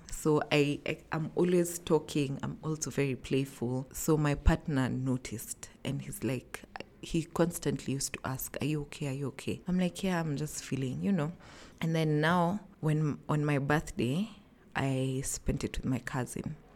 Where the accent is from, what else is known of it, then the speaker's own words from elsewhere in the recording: Nairobi, Kenya; I'm from Nairobi, Kenya.